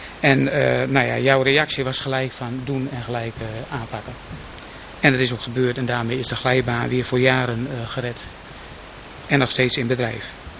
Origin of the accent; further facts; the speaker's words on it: Friesland, Netherlands; ik ben geen Groninger, ik ben een Fries.